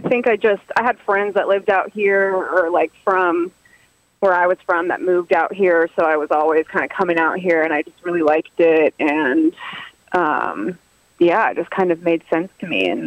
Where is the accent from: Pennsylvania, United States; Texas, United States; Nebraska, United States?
Texas, United States; Houston; moved away as an adult; also born or lived in Nashville / Austin; now in Los Angeles, United States; so I'm from Houston, Texas originally, and I moved to Los Angeles like 7 years ago.